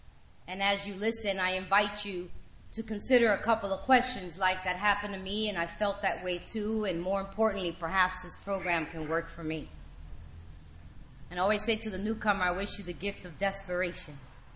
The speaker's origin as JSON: {"language": "English", "region": "New York", "country": "United States", "said": "You probably gathered so far that I'm a New Yorker. Please do not tell me I sound like Rosie Perez."}